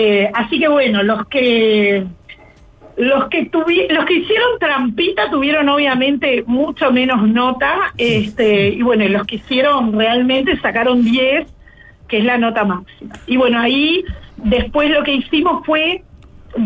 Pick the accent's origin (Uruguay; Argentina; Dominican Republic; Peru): Uruguay; Sauce, Canelones; yo soy oriunda de Sauce, trabajo en Toledo, pero vivo en Sauce